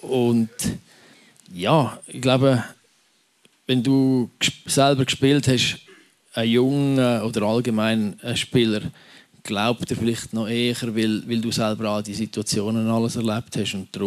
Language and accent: German; Switzerland; Ja, ich glaube, der Stellenwert dort vom Sport ist noch mal ein bisschen höher als bei uns in der Schweiz